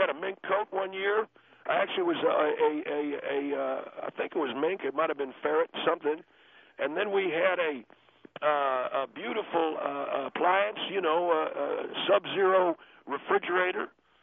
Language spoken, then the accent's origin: English; Texas, United States; Mr. Henry, I'm from Texas. I'm not from California. I don't come from Virginia. I don't come from Florida. I come from Texas.